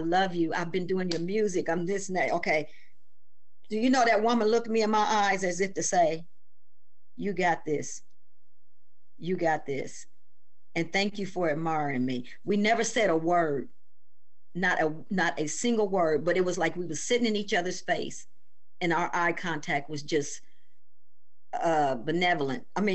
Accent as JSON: {"language": "English", "town": "Dayton", "region": "Ohio", "country": "United States", "said": "I just went there to see her because I'm from Dayton, so I ended up going to Dayton and listening to music."}